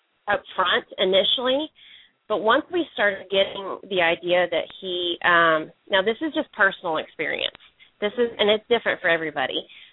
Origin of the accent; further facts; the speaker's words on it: Oklahoma, United States; We used a lot of our early intervention program in Oklahoma. We're from Oklahoma, and the early intervention program there is Sooner Start